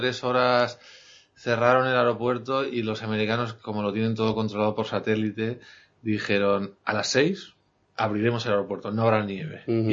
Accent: Figueres, Catalonia, Spain; born there; now in Barcelona, Spain; En Figueras, norte de Cataluña, en la ciudad de Dalí.

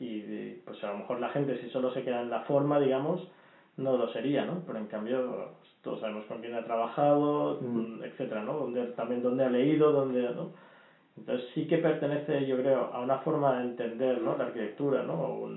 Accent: Barcelona, Catalonia, Spain; incluso cuando la gente me pregunta de fuera de dónde soy, digo que soy de Barcelona.

